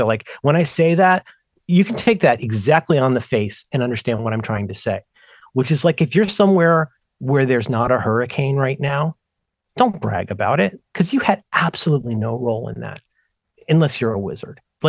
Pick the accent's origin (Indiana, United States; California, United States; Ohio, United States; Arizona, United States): Ohio, United States; I grew up in Ohio and was always uncomfortably hot in San Francisco.